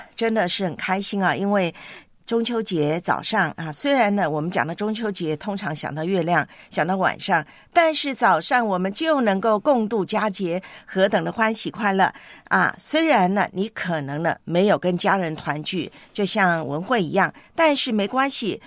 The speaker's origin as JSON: {"language": "Chinese", "country": "Taiwan", "tie": "born or raised there", "said": "因为呢今天在我的老家台湾是放假。"}